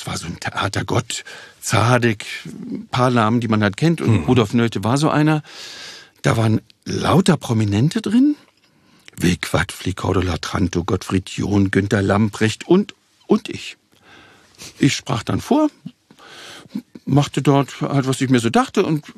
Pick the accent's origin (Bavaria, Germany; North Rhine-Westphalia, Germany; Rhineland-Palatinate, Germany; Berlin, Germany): Berlin, Germany; Sag ich, bin nur aus Berlin. Nee, aber auch richtig hier aufgewachsen. Sag ich, bin ich doch.